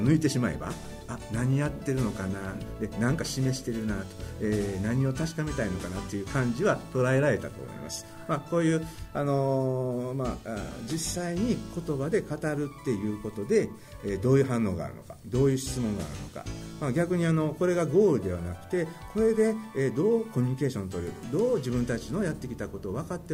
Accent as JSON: {"language": "Japanese", "region": "Osaka", "country": "Japan", "lives_now": "Kochi, Japan", "said": "私は大阪出身でですね、高知大学に来るまで高知に来たことはなかったです。"}